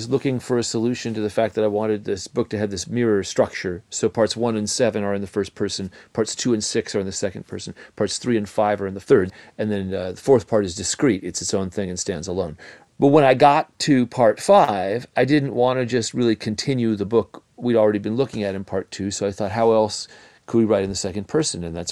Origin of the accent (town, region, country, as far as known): West Coast, United States; born or raised there; now in US South